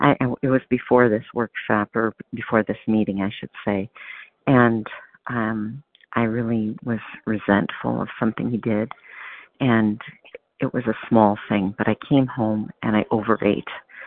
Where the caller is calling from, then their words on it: Wisconsin, United States; I'm calling from Wisconsin.